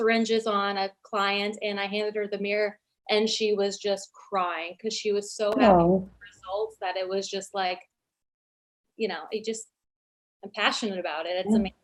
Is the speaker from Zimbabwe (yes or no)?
no; Scottsdale, Arizona, United States; I am from Scottsdale, Arizona.